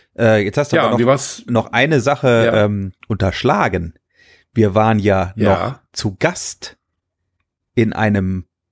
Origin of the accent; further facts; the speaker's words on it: Germany; bei uns im Teutoburger Wald, also da, wo ich herkomme